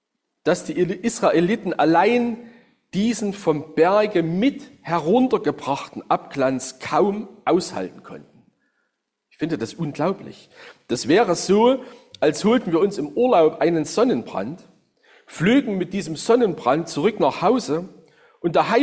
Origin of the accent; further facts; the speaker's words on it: Saxony, Germany; In meiner Heimat, dem Westerzgebirge, da gibt es unter den vor der Wende Geborenen einen Witz.